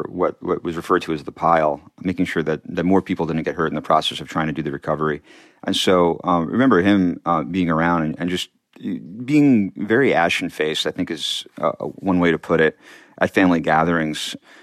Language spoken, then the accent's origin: English; Brooklyn, New York, United States; also born or lived in Long Island; My family was living on Long Island at the time. We had moved there a few years prior from Brooklyn, where I grew up.